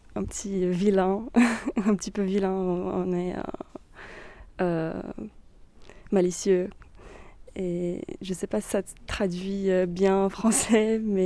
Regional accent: Brazil; first language Brazilian Portuguese; French is a second language; Ma langue maternelle, c'est le portugais brésilien. Je viens de la campagne brésilienne, du coup j'ai un accent un peu différent de ce qu'on a l'habitude d'entendre de Rio, de São Paulo.

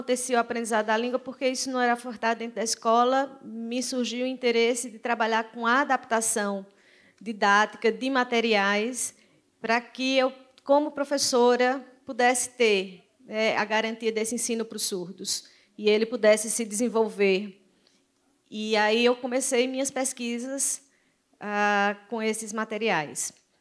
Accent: João Pessoa, Paraíba, Brazil; Eu sou de João Pessoa, na Paraíba, mas trabalho na UFCG, em Campina Grande.

